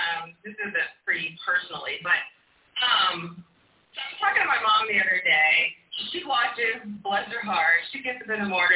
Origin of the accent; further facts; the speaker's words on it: Little Rock, Arkansas, United States; I'm from Little Rock, so there's always something popping out there